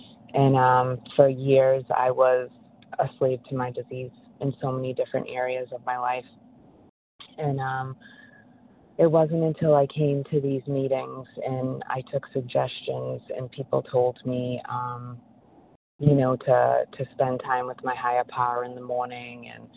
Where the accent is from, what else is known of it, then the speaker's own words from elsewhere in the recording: Massachusetts, United States; I'm from Massachusetts.